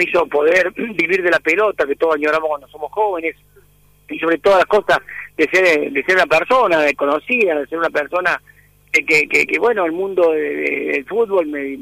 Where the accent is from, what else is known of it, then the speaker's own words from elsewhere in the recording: Río Ceballos, Córdoba, Argentina; yo nací en Río Ceballos, en Córdoba. Ahí viví con mi viejo, y cuando yo hacía la secundaria, yo iba a la secundaria de noche, porque había un solo colegio en Río Ceballos.